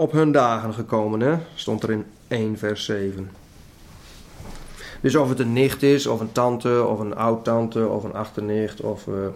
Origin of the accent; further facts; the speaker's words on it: Netherlands; Want wij als Nederlanders, wij gaan er dan ook maar even vanuit dat wij allemaal van hetzelfde bloed zijn als Nederlanders.